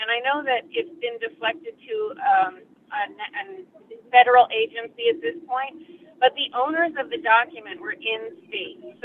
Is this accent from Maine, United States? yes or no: yes; Winterport, Maine, United States; I'm from Winterport.